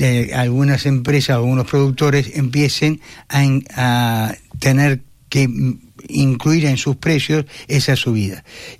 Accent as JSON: {"language": "Spanish", "country": "Argentina", "moved": "yes", "said": "Yo soy argentino y te puedo asegurar eso"}